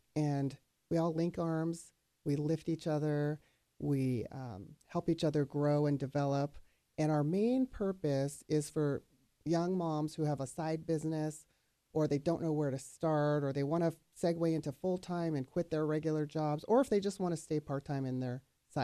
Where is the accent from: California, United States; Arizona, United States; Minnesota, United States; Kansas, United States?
California, United States; I'm from Orange County originally. I lived in Irvine.